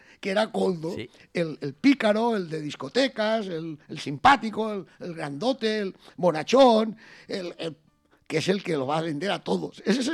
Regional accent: Chirivella, Valencian Community, Spain; el primer pueblo que dieron el mitin fue mi pueblo, Chirivella.

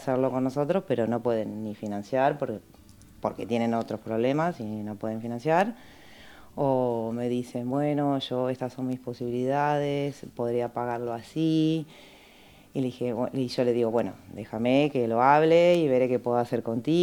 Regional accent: Argentina; moved away as an adult; now in Spain; yo soy argentina, pero vivo aquí ya media vida mía. Me vine muy joven.

